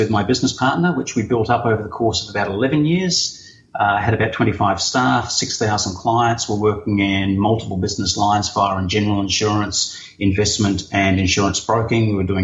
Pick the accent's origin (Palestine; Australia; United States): Australia; Of course, that comes from being Australian. We are very simple people.